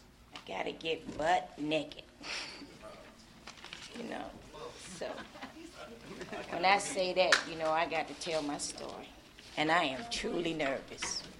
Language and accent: English; Washington, D.C., District of Columbia, United States; now in Durham, United States; I'm from Washington, D.C., born in Freeman Hospital, from George Avenue. And 5 years ago, I just moved to Durham. I come from a middle-class family of four.